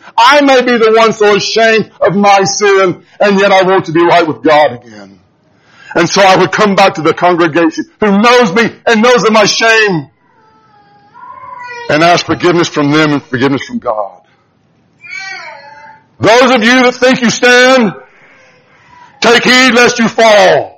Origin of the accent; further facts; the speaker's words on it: Grenada, Mississippi, United States; Years ago, when I was growing up in Mississippi, I lived in a small town called Grenada.